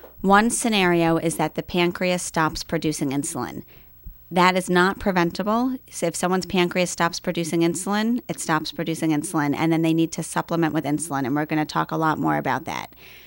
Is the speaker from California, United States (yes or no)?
no; Scarsdale, New York, United States; So I grew up in Scarsdale, which is actually funny because my practice right now is back in Scarsdale.